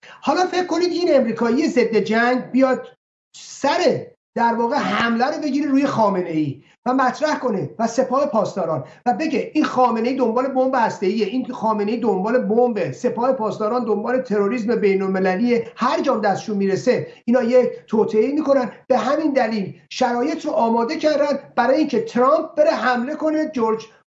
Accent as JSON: {"language": "Persian", "country": "Iran", "said": "ما به عنوان یک ایرانی چه بایست بکنیم، یا خواسته ما به عنوان یک ایرانی چی میتونه باشه."}